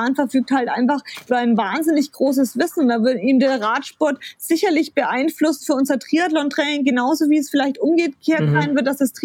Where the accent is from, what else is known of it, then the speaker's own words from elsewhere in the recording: Bayreuth, Bavaria, Germany; Ich komme ursprünglich aus Bayreuth